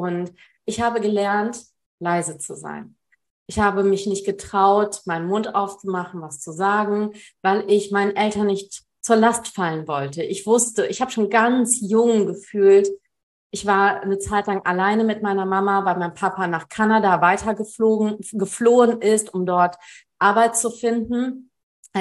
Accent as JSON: {"language": "German", "country": "Germany", "tie": "born there", "said": "Also ich bin in Deutschland geboren. Meine Eltern sind aus Nord-Sri Lanka geflohen."}